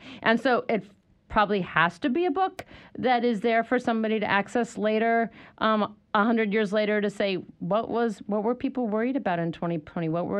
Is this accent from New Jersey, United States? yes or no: yes; Princeton, New Jersey, United States; also born or lived in Chapel Hill / Charlottesville / Washington, D.C.; because I've lived in Chapel Hill, I've lived in Charlottesville, I grew up in Princeton, New Jersey, and I've lived in Washington, D.C.